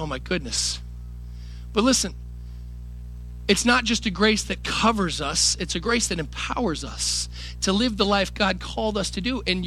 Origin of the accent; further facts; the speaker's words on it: Richmond, Virginia, United States; Oh, man, I'm from Richmond, Virginia. Some of the Southern never comes out. It's always there, right?